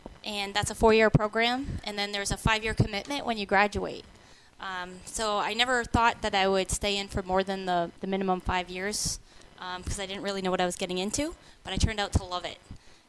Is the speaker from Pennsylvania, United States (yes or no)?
no; Massachusetts, United States; it was only 90 minutes from my house where I grew up in Massachusetts.